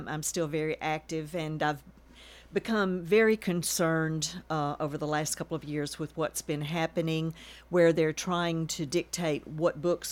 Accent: Nashville, Tennessee, United States; now in Murfreesboro, United States; Well, I was originally from Nashville. I moved to Murfreesboro in 1966.

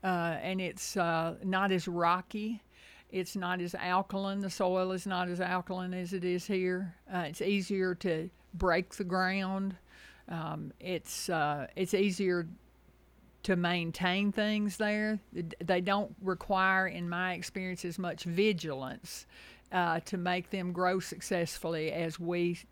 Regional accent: Tennessee, United States; I grew up in West Tennessee. I spent the first 50 years of my life there, and it's really easy to grow things in West Tennessee.

